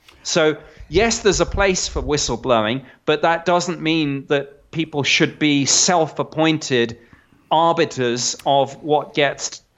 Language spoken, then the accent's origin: English; United Kingdom; now in United States; I'm a Brit, so I'm now an honored guest in this great country.